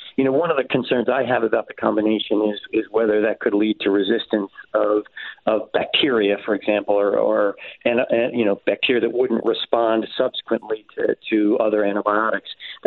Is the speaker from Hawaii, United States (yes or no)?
no; Norristown, Pennsylvania, United States; I grew up in Norristown, Pennsylvania, so I'm a Philly guy for sure.